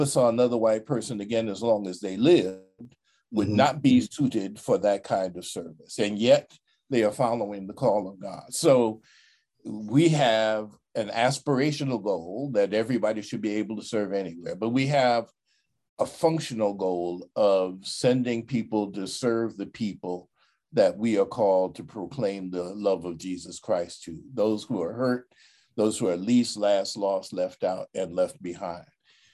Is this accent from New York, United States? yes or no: yes; Queens, New York, United States; I'm from Queens. I don't know about her, but I'm from Queens.